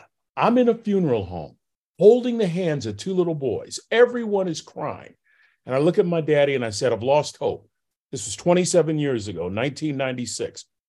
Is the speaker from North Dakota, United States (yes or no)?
no; Vallejo, California, United States; Bobby and I grew up in Vallejo, California. Vallejo is a suburb about 30 miles north of San Francisco.